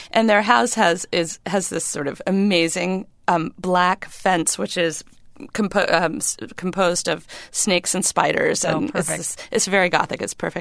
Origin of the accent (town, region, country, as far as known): Bangor, Maine, United States; born or raised there